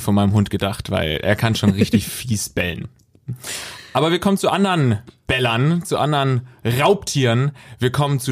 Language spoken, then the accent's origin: German; Baden-Württemberg, Germany; born or raised there